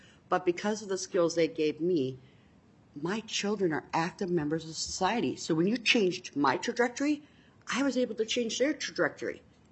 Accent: Brooklyn Park, Minnesota, United States; I'm from Brooklyn Park, Minnesota.

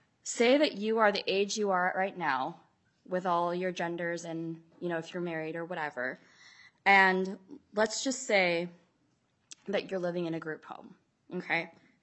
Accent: St. Paul, Minnesota, United States; I am a constituent from St. Paul, Minnesota.

